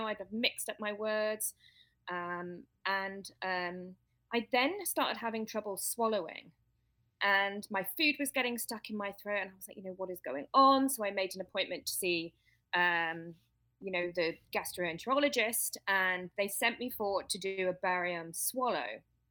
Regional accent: England, United Kingdom; accent: hybrid British; now in United States; Yeah, I think my accent is hybrid now, according to my friends in the UK, but I'm English, but I've been here in the States now for 18 years nearly.

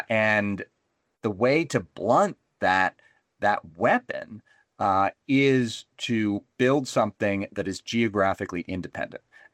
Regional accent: New Jersey, United States; I can say I grew up in New Jersey

